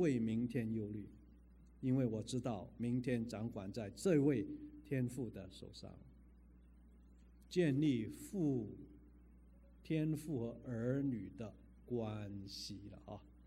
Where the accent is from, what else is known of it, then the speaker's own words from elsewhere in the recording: Macau; born there; 我在澳门出生啊，那么那个时候呢，啊，那个年代哈，啊，普遍是很简朴的生活的